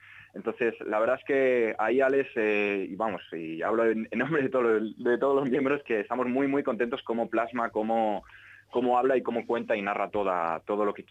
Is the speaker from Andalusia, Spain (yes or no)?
no; Community of Madrid, Spain; Edu y yo somos madrileños.